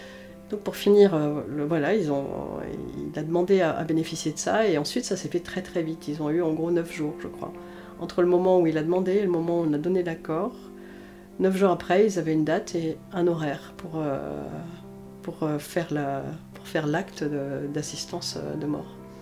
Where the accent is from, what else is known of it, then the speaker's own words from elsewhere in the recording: Grand Est, France; Après, en tant qu'Alsacien, on n'est pas interdit d'aller se faire enterrer